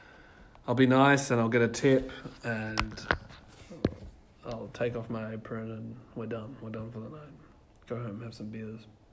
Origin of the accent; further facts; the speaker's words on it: Perth, Western Australia, Australia; I'm 27. I'm from Perth in West Australia.